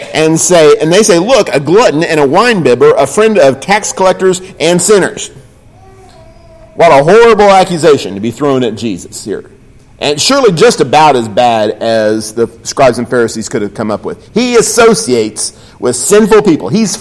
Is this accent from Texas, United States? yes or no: yes; Austin, Texas, United States; I grew up in Texas, so we didn't have a whole lot of experience stepping in footprints made in the snow. That just didn't happen a whole lot in Austin, Texas.